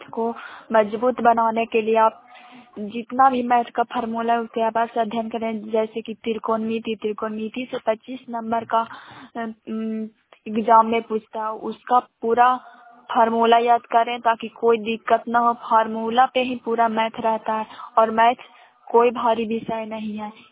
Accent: Sand, Bihar, India; सांद, पंचायत सांद, प्रखंड किराए परसराय, जिला नालंदा के निवासी हूँ।

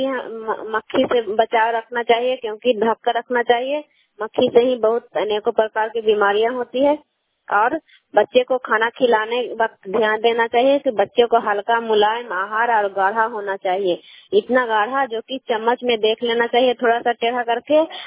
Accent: Kailagaon, Bihar, India; मैं कैलागांव नगर नौसा प्रखंड नालंदा जिला की निवासी हूँ।

